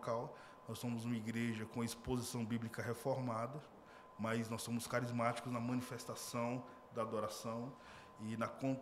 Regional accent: Brasília, Federal District, Brazil; Eu nasci na fé, numa Assembleia de Deus, em um bairro, uma igreja bairrista, um bairro periférico em Brasília

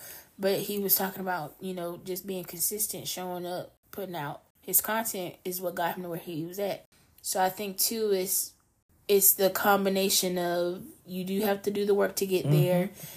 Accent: the South, United States; Because you think about us growing up in the South, I don't have an accent because I was told not to talk a certain way

